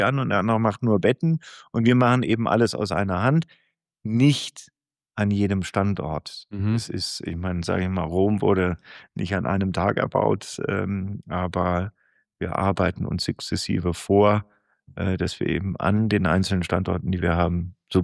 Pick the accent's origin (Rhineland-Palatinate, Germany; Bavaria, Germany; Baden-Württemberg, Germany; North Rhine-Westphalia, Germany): Baden-Württemberg, Germany; Ich bin gebürtiger Schwarzwälder